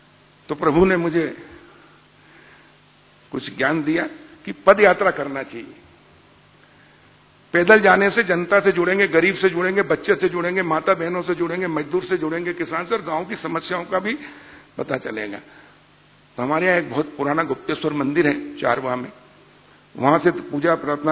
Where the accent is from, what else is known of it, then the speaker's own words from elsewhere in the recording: Rata Talai, Madhya Pradesh, India; मेरा गांव का नाम है राता तलाई, जो पहले हरदा तहसील थी बाद में वो जिला बना, हंडिया तहसील नर्मदा जी का किनारा, नाभि स्थल है नर्मदा जी का हमारे यहां से 10 किलोमीटर।